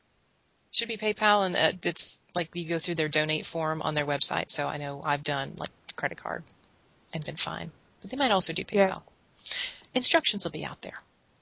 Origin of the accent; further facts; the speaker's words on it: Virginia, United States; Yeah, I grew up in Virginia. We don't grow oranges there.